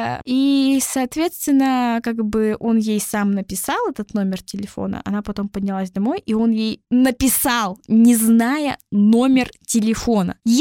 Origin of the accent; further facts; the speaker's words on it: Tobolsk, Tyumen Oblast, Russia; допустим, я из Тобольска, и там был такой